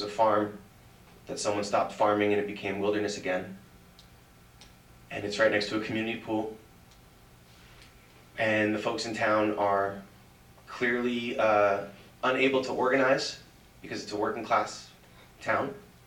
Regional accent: Tewksbury Township, New Jersey, United States; Sorry, sir. … I'm from Tewksbury Township.

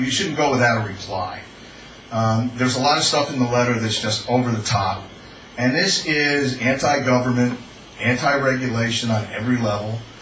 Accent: Wharton, New Jersey, United States; I'm from Wharton

